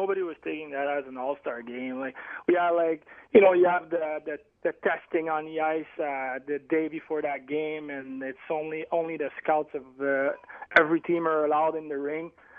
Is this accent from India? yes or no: no; Quebec, Canada; We're from Quebec, obviously.